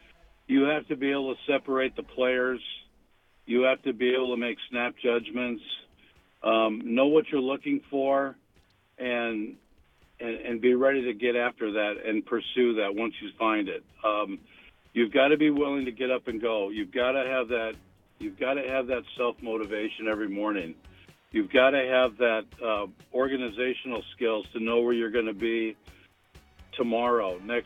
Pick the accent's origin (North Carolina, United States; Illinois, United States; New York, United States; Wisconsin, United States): Wisconsin, United States; Milwaukee; You know, I grew up in Milwaukee, so I always make a trip over to the Lakeshore Chinooks.